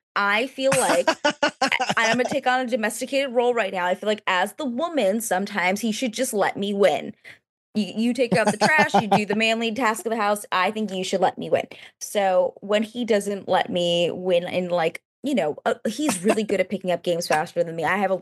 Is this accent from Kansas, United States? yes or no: no; New Jersey, United States; I'm from New Jersey. It's second nature.